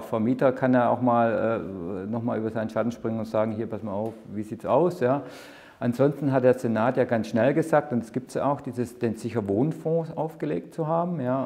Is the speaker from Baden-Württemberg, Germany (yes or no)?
yes; Baden-Württemberg, Germany; accent: Swabian; now in Berlin, Germany; Sie hören es wahrscheinlich, ich bin Schwabe, bin in Baden-Württemberg aufgewachsen, bin aber schon seit über 30 Jahren hier in Berlin.